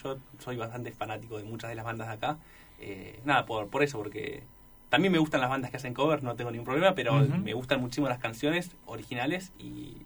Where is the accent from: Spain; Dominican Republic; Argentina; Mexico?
Argentina; Plotier, Neuquén; Bueno, yo soy de Plotier. En Plotier hay un teatro para tocar que está hermoso.